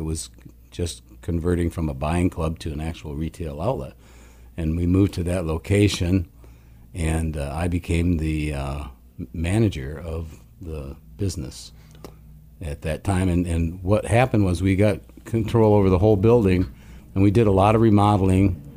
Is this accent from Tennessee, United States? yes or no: no; Petoskey, Michigan, United States; I came back home after 10 years of being. I grew up in Petoskey, and so I went off to school for 10 years.